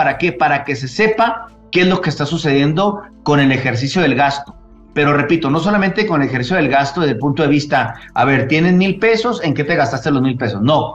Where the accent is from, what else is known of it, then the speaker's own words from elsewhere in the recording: Mexico; yo contribuyo como mexicano, por obligación constitucional, al gasto público